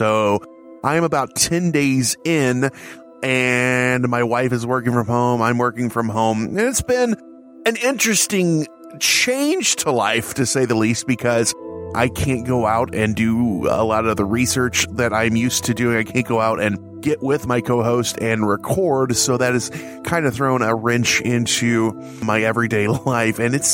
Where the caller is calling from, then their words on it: Chicago, Illinois, United States; I am coming from Chicagoland in my quarantine bunker, also known as my house.